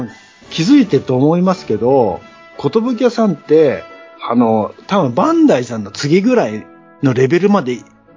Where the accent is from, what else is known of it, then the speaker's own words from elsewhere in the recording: Shimizu, Shizuoka, Japan; 私の地元清水の、